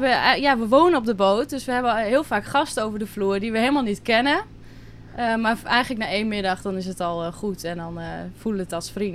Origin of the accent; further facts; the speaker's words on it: Drenthe, Netherlands; moved away as an adult; now in Curaçao; Ik kom uit Drenthe, een klein dorpje. En daar heb ik altijd gewoond, ben ik opgegroeid. En nu woon ik opeens op een zeilboot in de Caribbean.